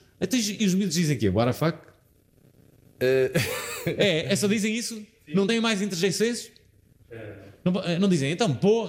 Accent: Porto, Norte, Portugal; eu fui criado no Porto, e no Porto dizem-se mais palavrões.

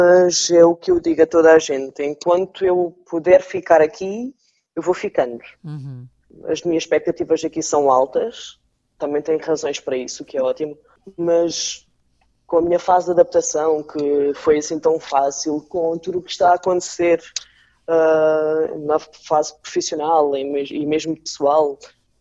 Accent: Algarve, Portugal; o meu Algarve, o meu sol, as minhas praias. Como boa algarvia, é disto que eu tenho saudades.

